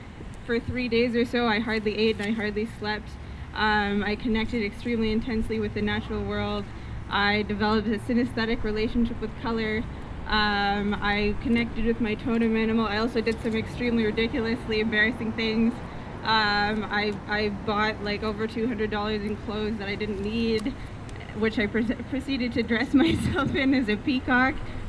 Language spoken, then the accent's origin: English; Toronto, Ontario, Canada; I'm an Ojibwe, that means … I'm from the Tiger Clan, and I'm from Toronto.